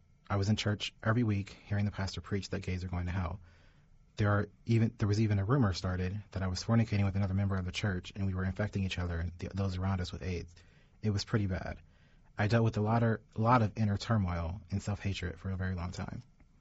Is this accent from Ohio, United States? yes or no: yes; Delaware, Ohio, United States; I grew up in Delaware, Ohio, a small rural town just outside of Columbus, and I was picked on mercilessly in junior high and high school for acting feminine.